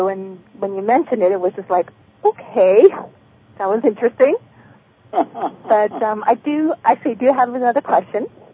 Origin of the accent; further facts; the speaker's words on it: Richmond, British Columbia, Canada; Oh, Richmond, B.C.?